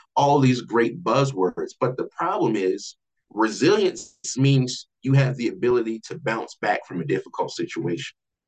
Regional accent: Philadelphia, Pennsylvania, United States; also born or lived in Baltimore; My background, I grew up, I was born in Baltimore. I lived there for like my early childhood. Then I wind up moving to Philadelphia, like early elementary school.

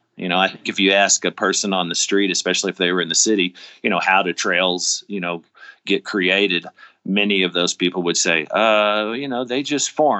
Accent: Richardson, Texas, United States; no, I grew up in Richardson, Texas, outside of Dallas. It was pretty much flat.

